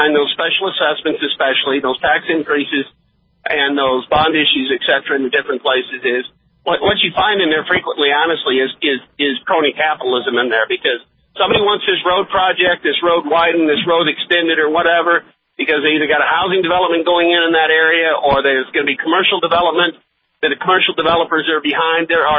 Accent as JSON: {"language": "English", "town": "St. Louis", "region": "Missouri", "country": "United States", "tie": "born or raised there", "said": "I was born and raised in St. Louis, and I saw that city start dying back in the 60s, early 60s"}